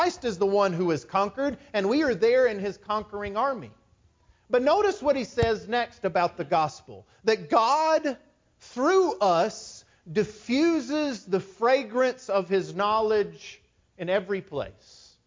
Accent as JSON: {"language": "English", "region": "Texas", "country": "United States", "tie": "born or raised there", "said": "For me, growing up in West Texas, it was the feed lots"}